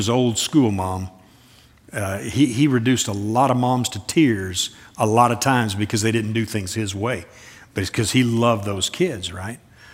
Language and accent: English; Kentucky, United States; As a teenage kid, I'm from Kentucky. You know, I'd be out on the basketball court. We had a basketball goal, as almost every home in Kentucky when I grew up, on the driveway.